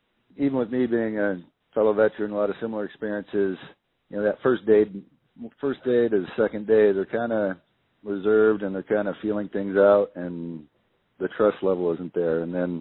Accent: Detroit, Michigan, United States; Not at all. I grew up in Detroit and, you know, never really spent a day hunting or fishing.

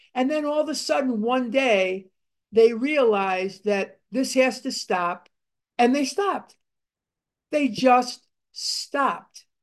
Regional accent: Chicago, Illinois, United States; And when I was a little boy, I grew up in Chicago.

